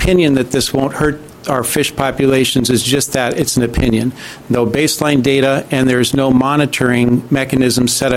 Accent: Cheney, Washington, United States; He's from my hometown in Cheney.

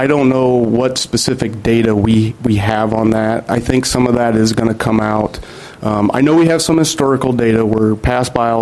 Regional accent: Missouri, United States; I grew up in Missouri, in the Midwest, in the eastern states.

